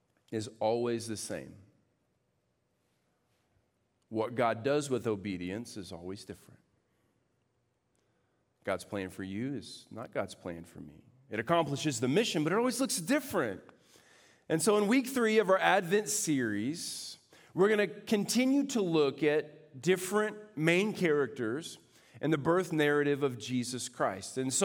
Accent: Houston, Texas, United States; That is, I'm from Houston, Texas, petroleum capital of the world.

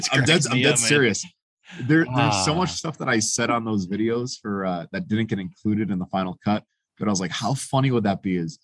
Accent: Connecticut, United States; I'm from the Eastern Seaboard, right? Connecticut. And when I moved out to Utah

